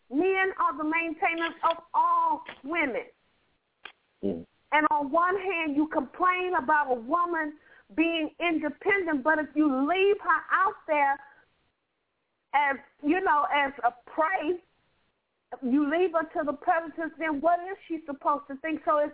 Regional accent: Compton, California, United States; But I tell you, Sister Charlene, growing up in Compton, where I grew up, right around the corner from the area known as the jungle back in that day, I was never afraid to walk the streets.

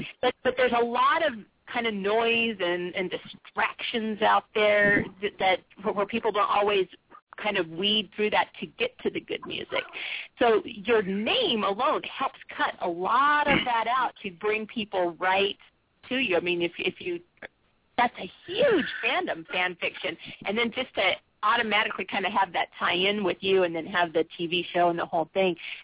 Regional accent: San Diego, California, United States; I went to Comic-Con years ago when I was like – I'm from San Diego.

